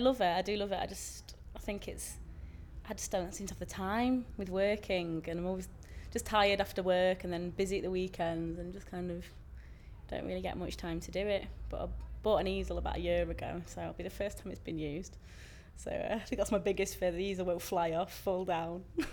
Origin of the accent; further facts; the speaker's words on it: Manchester, North West England, United Kingdom; I'm 27 and I'm from Manchester.